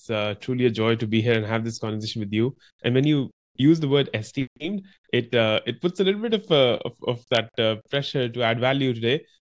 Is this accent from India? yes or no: yes; India; And when you're growing up in India, then this is almost like put onto you that … if your parents are doctors, you got to become a doctor too.